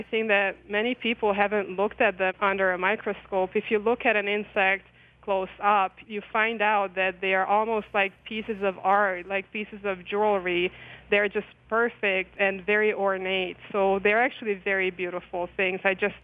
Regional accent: Hungary; moved away as an adult; I'm from Hungary, and so I studied horticulture in Hungary

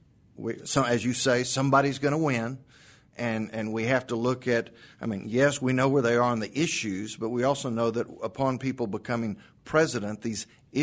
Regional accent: Texas, United States; I grew up in Texas

